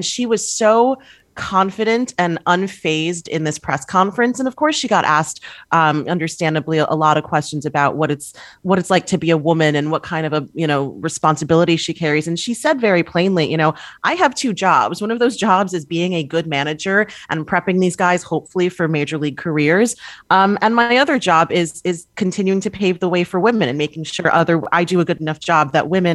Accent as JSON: {"language": "English", "region": "New York", "country": "United States", "tie": "born or raised there", "said": "And, you know, I'm born and raised in New York. I grew up a Yankee fan."}